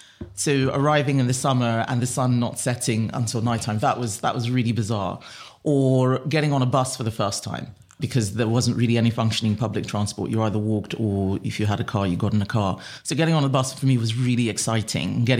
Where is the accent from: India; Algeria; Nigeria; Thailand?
Nigeria; also born or lived in United States; And I grew up in Nigeria, apart from a brief period in the US when she had a fellowship at a university and she took her children with her. So I am very Nigerian in a way that many other people who are second generation aren't. I speak another language.